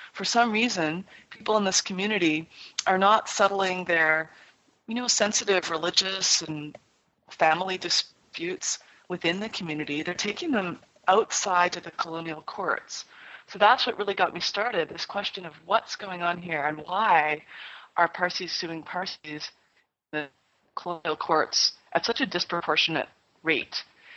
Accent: Canada; also born or lived in United Kingdom / United States; I'm originally Canadian, but I went to the UK and studied law And then I did a PhD in history in the US.

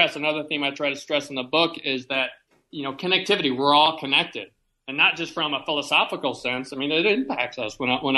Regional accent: Indiana, United States; I grew up in Indiana, and I found an example in Indiana that I discussed in the book

